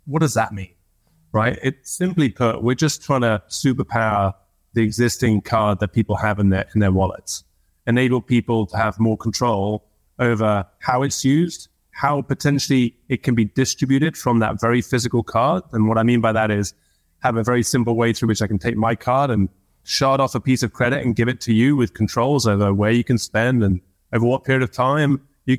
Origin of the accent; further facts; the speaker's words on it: United Kingdom; by the way, as a Brit, I'm more focused on cricket than curveballs.